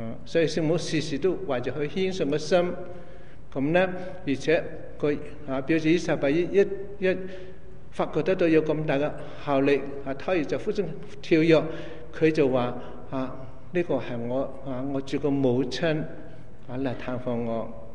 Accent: China; 我哋中国人朝圣嘅地方，我哋中国教友朝圣嘅地方

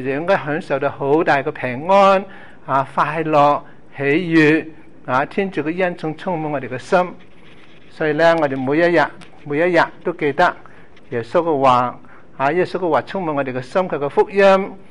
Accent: China; 我哋中国人咁讲哦，有仇不报非君子，杀父之仇不共戴天。

